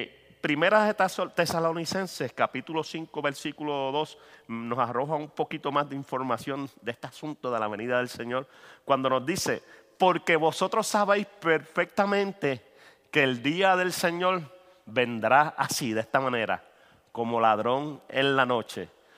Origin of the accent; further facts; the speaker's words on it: Puerto Rico; en el campo que yo me crié allá en Puerto Rico, allá en la montaña